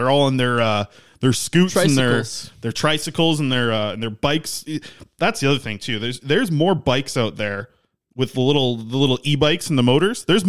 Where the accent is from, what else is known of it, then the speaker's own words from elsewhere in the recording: Nanaimo, British Columbia, Canada; I'm from Nanaimo